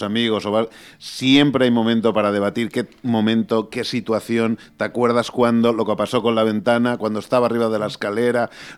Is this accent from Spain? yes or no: yes; Valencia, Valencian Community, Spain; pues somos valencianos